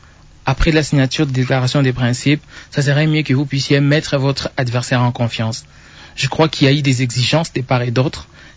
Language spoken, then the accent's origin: French; Goma, DR Congo; also born or lived in Bukavu; Je l'ai dit parce que moi-même, je suis de Goma, je suis de Bukavu. Je sais ce que nous sommes en train de subir.